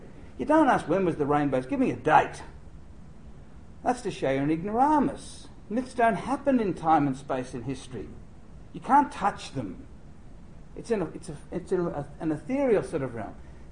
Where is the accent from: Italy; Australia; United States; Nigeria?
Australia; Sydney, New South Wales; because I come from Sydney, a land of convicts